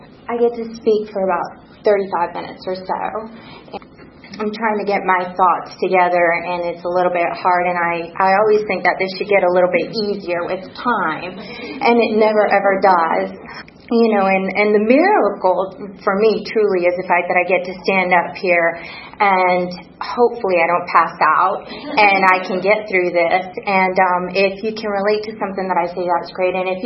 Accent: Puerto Rico; I'm Puerto Rican. I was raised, born and raised in Puerto Rico

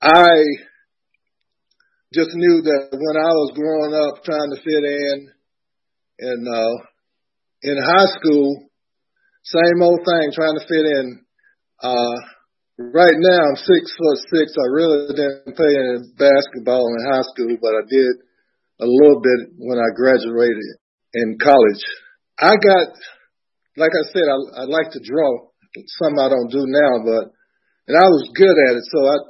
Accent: Roswell, Georgia, United States; also born or lived in Atlanta; I was born in Roswell, Georgia, in downtown Atlanta, where the old Grady Hospital, Hughes Falling, that's the hospital that I was born in. Grew up in Roswell and had four brothers and two sisters.

